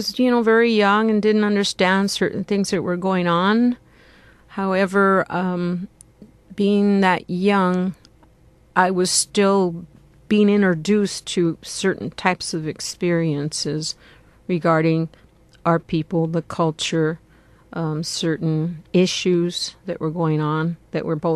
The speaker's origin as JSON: {"language": "English", "town": "Santa Fe Springs", "region": "California", "country": "United States", "tie": "born or raised there", "said": "I was raised in Santa Fe Springs, Los Nietos, West Whittier area."}